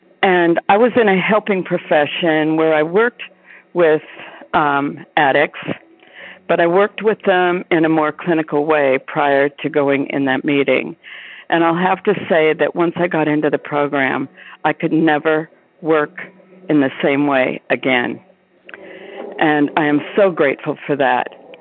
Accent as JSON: {"language": "English", "town": "Anthem", "region": "Arizona", "country": "United States", "said": "I'm from Anthem, Arizona"}